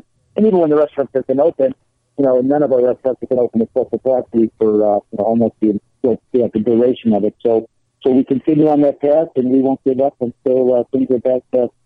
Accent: Orland Park, Illinois, United States; growing up in Orland Park, Illinois, and doing what we're doing.

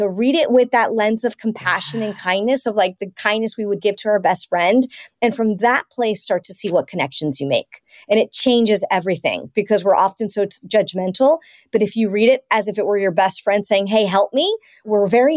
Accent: United States; my parents were from Latin America, South America, Colombia, and I was raised in the States

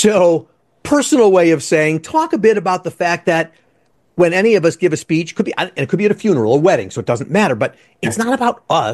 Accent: Midwest, United States; and I'm from the Midwest, but my New York type rate of speech.

